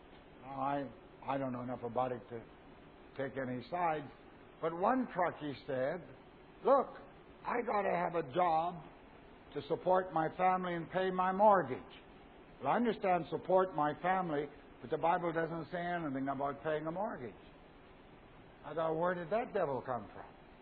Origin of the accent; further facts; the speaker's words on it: United States; now in Australia; Now, I come from America, and I read the morning paper over there, and I come over here, and I think, Australia, way down there in the South Pacific, oh, Australia will be pristine and pure.